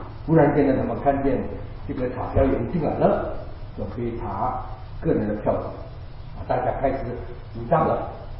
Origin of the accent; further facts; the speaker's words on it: China; 我们中国人的农历年是下个礼拜